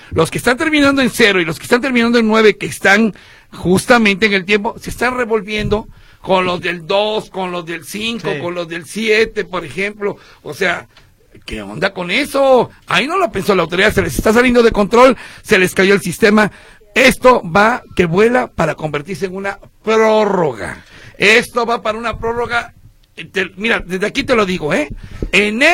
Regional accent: Mexico; como mexicano.

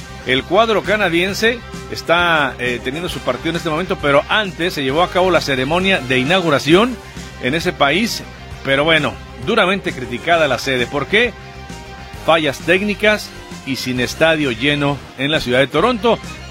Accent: Mexico; Digo, a comparación de cómo somos los mexicanos, ¿verdad?

